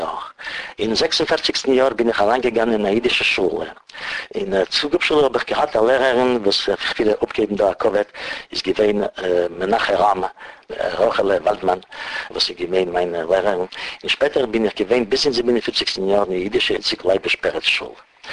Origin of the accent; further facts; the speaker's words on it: Russia; born there; German is a second language; Ich bin geboren in Russland.